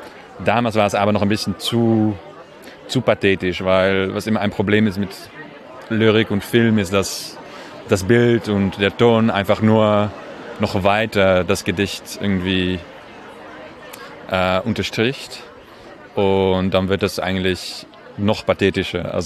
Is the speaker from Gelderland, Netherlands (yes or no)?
no; Amsterdam, North Holland, Netherlands; now in Paris, France; Ich komme aus Amsterdam und wohne in Paris.